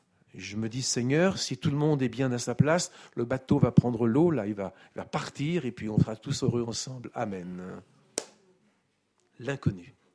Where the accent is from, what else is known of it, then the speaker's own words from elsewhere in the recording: Normandy, France; Je suis normand, je sais comment ça se prononce.